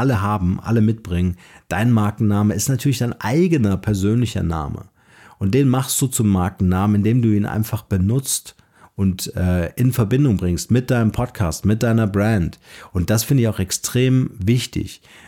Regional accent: Bavaria, Germany; ich komme aus Bayern

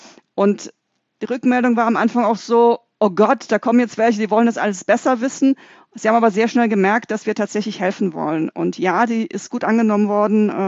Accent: Freiburg, Baden-Württemberg, Germany; ich komme aus Freiburg

